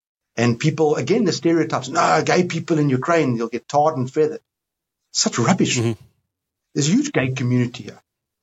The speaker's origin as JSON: {"language": "English", "town": "Cape Town", "region": "Western Cape", "country": "South Africa", "tie": "born there", "said": "I'm of a group of South Africans that was first-generation South African. My parents were foreigners. So I was born in Cape Town, and I have a South African passport, and I have a European passport."}